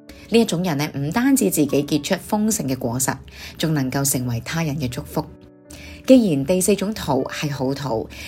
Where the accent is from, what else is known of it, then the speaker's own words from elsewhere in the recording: China; 我们中国人很喜欢用田来比喻我们的心